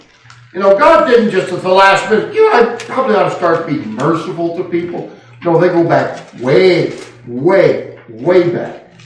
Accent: California, United States; Well, I grew up in California, so you have to forgive me.

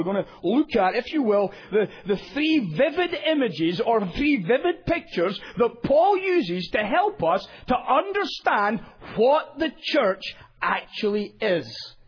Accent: United Kingdom; now in United States; You can tell by my accent. It betrays me that I'm a foreigner in that sense. Even though we originally established America, we lost it. And the reality is that we're regarded as foreigners. You don't let British people simply come over the Atlantic and just become Americans.

